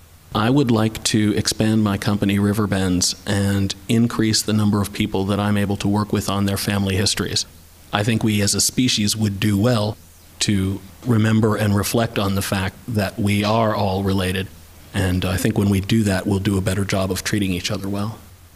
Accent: O'Hara Township, Pennsylvania, United States; I was born on June 13th, 1968. I grew up in O'Hara Township, which is in the northern suburbs, and I attended Shadyside Academy from kindergarten through 12th grade. I was one of the few, and sometimes the only, black kid in my class

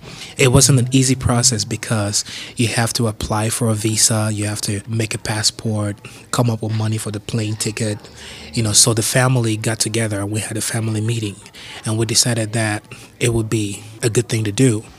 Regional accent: Bafut, Northwest Region, Cameroon; I was born in Cameroon in a small town called Bafout. I am 34 years old. Well, Cameroon is it's a beautiful country. It's in West Central Africa. And growing up in Cameroon, I had a lot of fun

